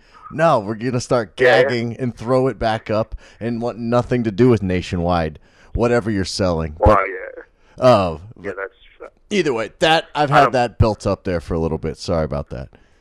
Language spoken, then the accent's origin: English; Kansas City, Kansas, United States; I mean, I'm from Kansas City, Kansas, you know, side and Missouri side.